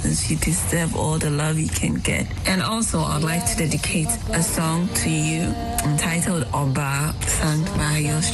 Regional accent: Accra, Greater Accra, Ghana; from Natapio Koshi in Accra, Ghana.

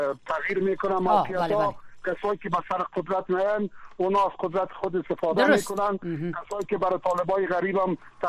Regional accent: Afghanistan; ما افغان هستیم

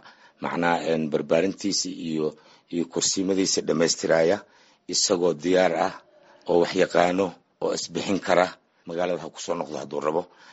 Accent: Marka, Lower Shabelle, Somalia; Aniga magaalada Marka ayaan ku soo barbaaray.

